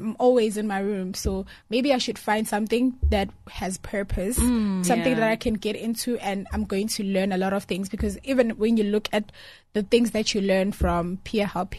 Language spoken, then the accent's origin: English; Johannesburg, Gauteng, South Africa; I came from Joburg, and believe it or not, my Zulu was very shaky.